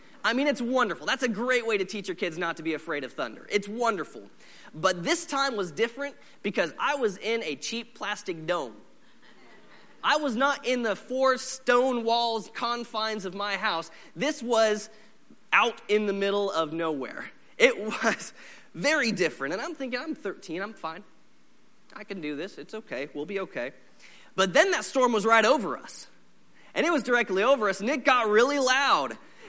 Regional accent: Seattle, Washington, United States; I was raised in Seattle, Washington

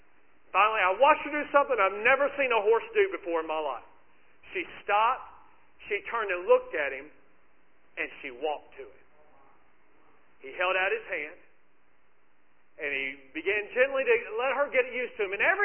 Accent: Kentucky, United States; I grew up in Kentucky, and so and my dad worked with horses a little bit

